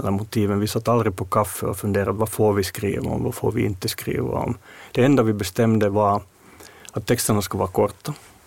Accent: Finland; För det har vi märkt både hemma i Finland ett par gånger

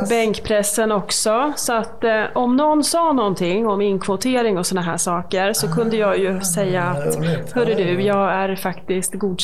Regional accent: Malmköping, Södermanland, Sweden; Jag är uppvuxen i Malmköping. Så det är ju Sörmland.

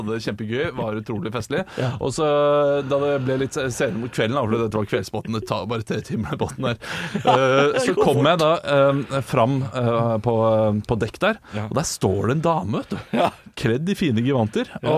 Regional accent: Asker, Akershus, Norway; Og der var det liksom, vi kommer fra Asker, så der var det jo bare mange rikinger, ikke sant?

